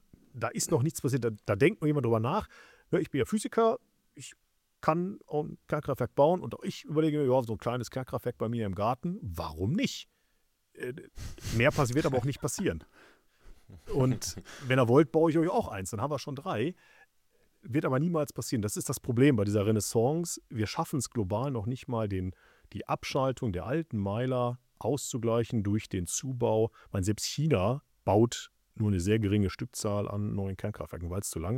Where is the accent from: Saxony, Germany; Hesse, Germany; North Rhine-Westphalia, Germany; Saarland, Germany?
North Rhine-Westphalia, Germany; Ich komme aus dem Ruhrgebiet, ich bin auf Kohle geboren.